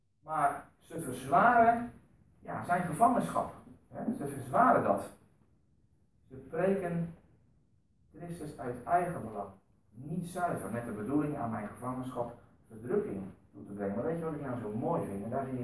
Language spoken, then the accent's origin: Dutch; Netherlands; Kunnen wij, hokjesdenkers, wat we zijn Nederlanders, dit zo zien